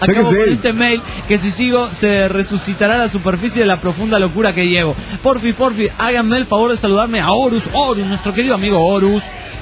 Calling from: Juliaca, Puno, Peru; Hola, desintegrado … de Juliaca.

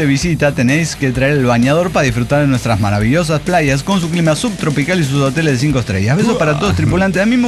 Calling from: Callao, Peru; del Callao, Perú.

